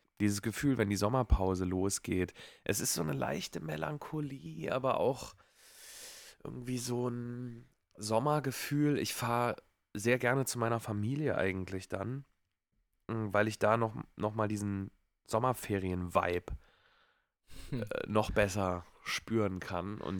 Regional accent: Baden-Württemberg, Germany; Ja, ist ja eine Erfindung aus meinem Heimatbundesland.

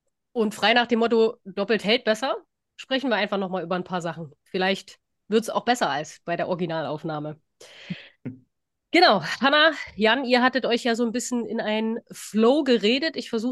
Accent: Chemnitz, Saxony, Germany; Ich bin aus Chemnitz

